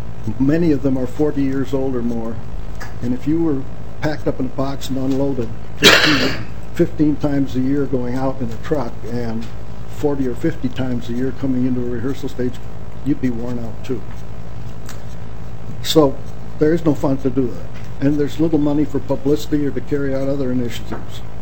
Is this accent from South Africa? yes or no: no; Dawson, Minnesota, United States; I grew up in Dawson, Minnesota, if any of you remember where Dawson is.